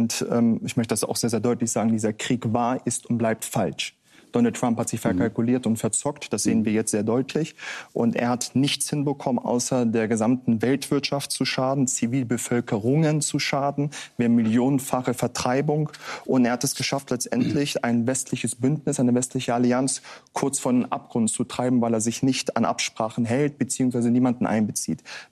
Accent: Hanover, Lower Saxony, Germany; Ich komme aus Hannover

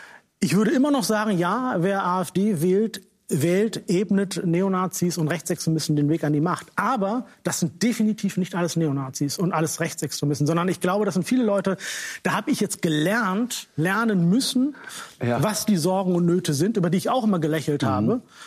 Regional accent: Germany; Ich bin in Deutschland geboren und groß geworden, aber es gibt ja Leute, die halten Menschen wie mir vor, ich gehöre nicht hierher, ich wäre kein richtiger Deutscher

